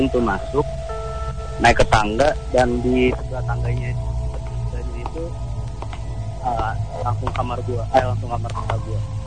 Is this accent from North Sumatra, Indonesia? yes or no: no; Jakarta, Indonesia; now in Bandung, Indonesia; Kenalin, gue asal Jakarta. Saat ini gue sedang kuliah di salah satu universitas di daerah Bandung.